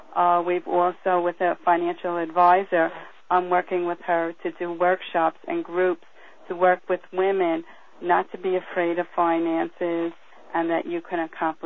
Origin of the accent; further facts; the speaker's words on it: Princeton, New Jersey, United States; I'm from New Jersey.